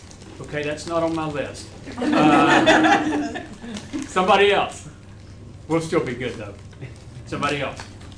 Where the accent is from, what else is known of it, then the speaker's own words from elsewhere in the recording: Lubbock, Texas, United States; also born or lived in Post, Texas; now in Oklahoma, United States; I'm in Oklahoma. I grew up in Lubbock, Texas.